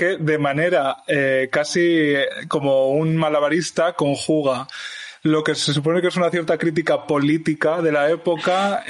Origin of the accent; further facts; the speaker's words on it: Alpera, Castilla-La Mancha, Spain; Alpera, Albacete, que es mi pueblo.